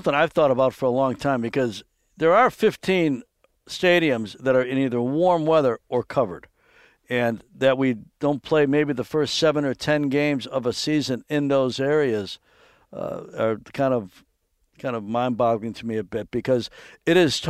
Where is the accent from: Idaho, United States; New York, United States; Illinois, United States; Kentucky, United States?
Illinois, United States; Chicago; now in California, United States; I've been in California a long time, though, so I've been very spoiled after growing up in Chicago and going to Wrigley Field in early April